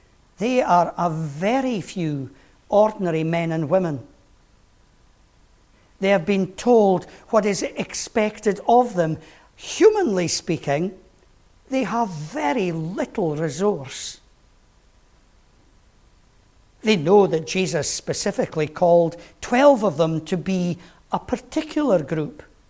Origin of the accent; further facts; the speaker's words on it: Galashiels, Scotland, United Kingdom; accent: Borders; first language broad Gala; I've often joked that English was my second language, and Rosemary's laughing. My first language being broad Gala. For those of you who don't know, Gala Shields is a very important place in the borders.